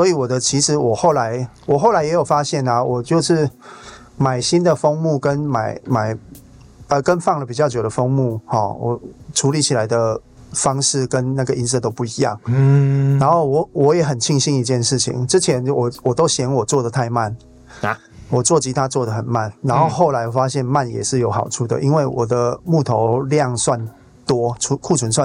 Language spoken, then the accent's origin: Chinese; southern Taiwan, Taiwan; 我们南部人就是每到哪里都要见面礼一下。